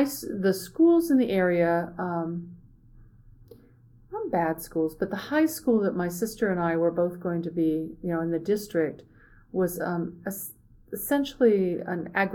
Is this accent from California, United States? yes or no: yes; Torrance, California, United States; also born or lived in Nebraska; So my family moved around in the Southwest when I was young and eventually settled in California. And when I don't remember when we wound up in the Los Angeles area. We lived in Torrance.